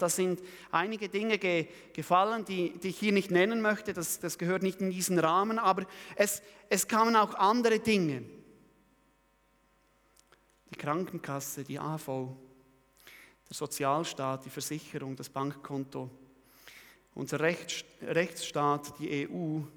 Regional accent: Switzerland; und ich bin Schweizer, ich zähle mich also wirklich zu 100% dazu

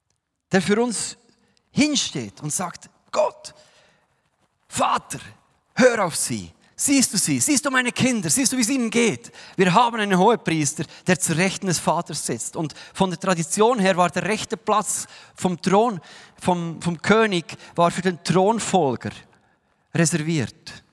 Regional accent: Switzerland; Wir haben oft als Schweizer und als Europäer auch kaum Zugang zu diesem Thema

